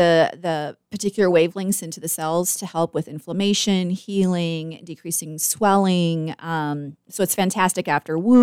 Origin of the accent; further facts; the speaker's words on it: Iowa, United States; now in Wilmington, United States; You know, I'm from Iowa and we had a vet school there in the state.